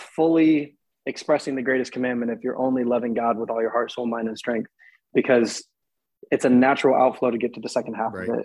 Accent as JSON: {"language": "English", "town": "Detroit", "region": "Michigan", "country": "United States", "tie": "born there", "moved": "yes", "lives_now": "Charlotte, United States", "said": "So so I was born in Detroit. And then, we've been in the Charlotte area now for 15 years."}